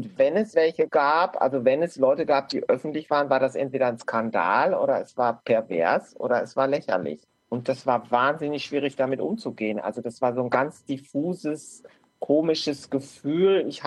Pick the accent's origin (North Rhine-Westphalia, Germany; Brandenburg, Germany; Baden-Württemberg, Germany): North Rhine-Westphalia, Germany; Oeventrop; Ja, weil es so meine Heimat ist. Öventrop ist meine Heimat.